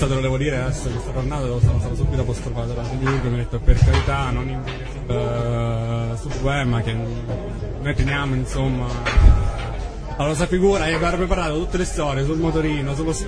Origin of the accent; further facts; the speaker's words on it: Controguerra, Abruzzo, Italy; Io sono di Controguerra, in provincia di Teramo.